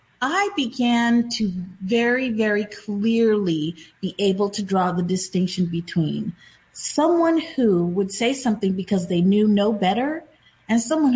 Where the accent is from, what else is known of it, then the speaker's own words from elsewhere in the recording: Seattle, Washington, United States; Growing up in Seattle with such a very tiny fraction of this population is Black, I came across growing up plenty of white folks that had never interacted with Black people in their lives.